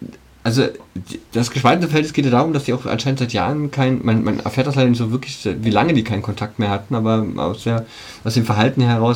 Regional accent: Berlin, Germany; Also als Berliner

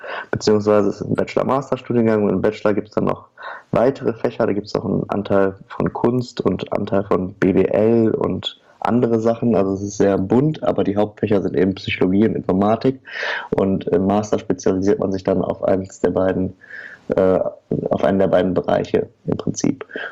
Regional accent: Oer-Erkenschwick, North Rhine-Westphalia, Germany; Also wir kennen uns, weil wir alle aus der gleichen Stadt kommen. Wir kommen nämlich alle aus Oerdenschwick. Das ist eine kleine Stadt am Rande des nördlichen Ruhrgebiets.

